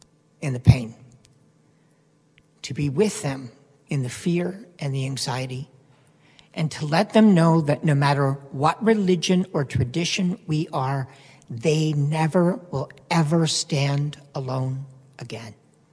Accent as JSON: {"language": "English", "town": "London", "region": "Ontario", "country": "Canada", "tie": "born or raised there", "said": "I spent about 7 years in London, Ontario. I grew up in a privileged economic home. I grew up in the West End."}